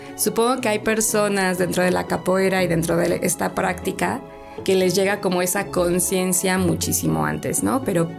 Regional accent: Cuernavaca, Morelos, Mexico; yo nací aquí en Cuernavaca y he vivido aquí en Cuernavaca durante estos años.

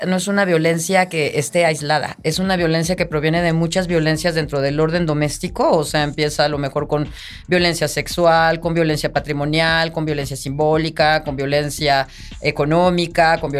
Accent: Oaxaca, Mexico; now in Morelos, Mexico; Yo que vivo aquí en Morelos, soy de Oaxaca, soy del Istmo de Tehuantepec y vivo aquí en Morelos.

